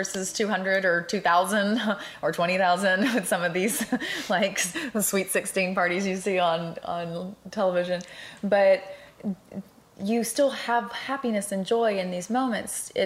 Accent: United States; I was from America. I was from the country of freedom, and I'm walking around in a prison in my own mind.

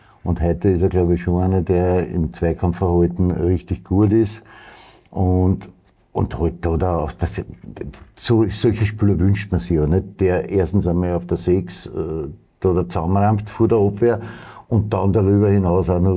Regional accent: Austria; da bei uns in Österreich

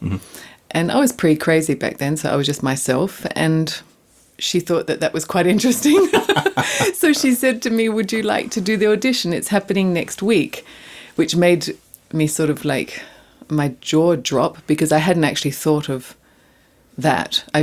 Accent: Australia; Because I came from Australia

